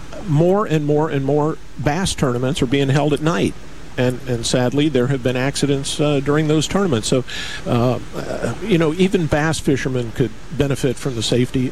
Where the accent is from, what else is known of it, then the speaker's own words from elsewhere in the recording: Florida, United States; I come from Florida. I live in Miami